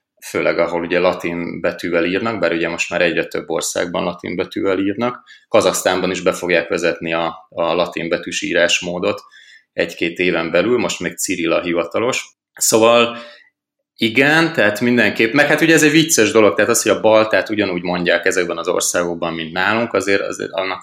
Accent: Hungary; és akkor kiderült, hogy magyarok vagyunk

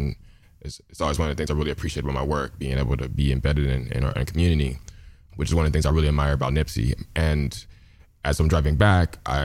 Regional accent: Los Angeles, California, United States; I'm 37 now, and growing up in South LA, I've known a lot of people who've been shot and killed

